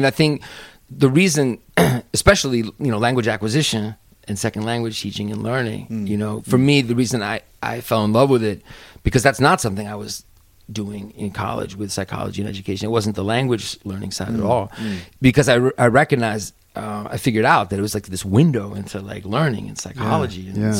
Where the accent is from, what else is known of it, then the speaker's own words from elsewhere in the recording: St. Louis, Missouri, United States; moved away as an adult; also born or lived in Boston; I was born in Boston and lived there till I was 8 years old. Then my family, my parents, their jobs changed. We moved to St. Louis. Mm-hmm. So I pretty much feel like I grew up in St. Louis, like my hometown is St. Louis.